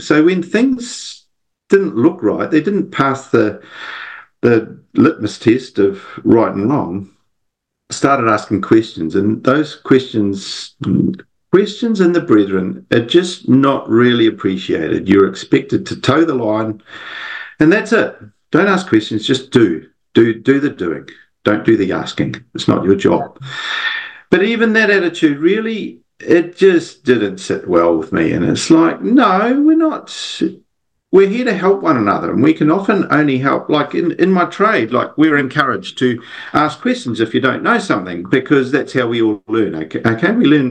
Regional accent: Hamilton, Waikato, New Zealand; I'm from New Zealand. Grew up, born in Hamilton, and grew up there. Loving family, loving society.

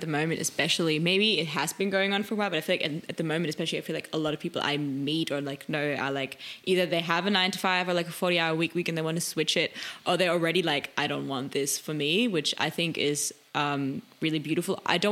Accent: Germany; English is a second language; Like growing up in Germany

